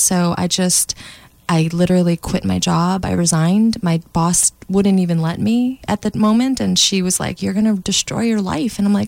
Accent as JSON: {"language": "English", "town": "New York City", "region": "New York", "country": "United States", "tie": "born or raised there", "said": "I grew up in Lower Manhattan. I grew up a block away from the World Trade Center."}